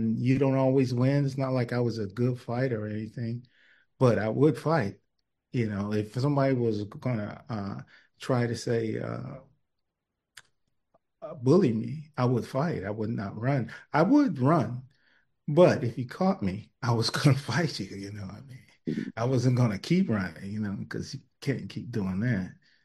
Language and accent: English; Cleveland, Ohio, United States; You know, I grew up in Cleveland, and fighting was a part of what you had to do.